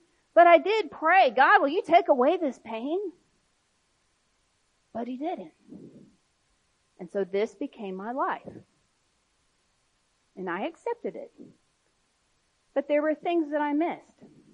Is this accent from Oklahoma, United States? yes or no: yes; Oklahoma, United States; when we lived in Oklahoma growing up on the Kansas-Oklahoma line, we had this big backyard with all these Italian cypress in the back before you went out to the field.